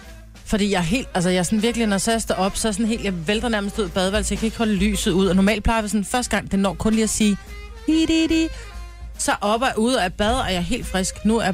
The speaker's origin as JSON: {"language": "Danish", "region": "Jutland", "country": "Denmark", "said": "Nej, fordi jeg er jo selv jyde"}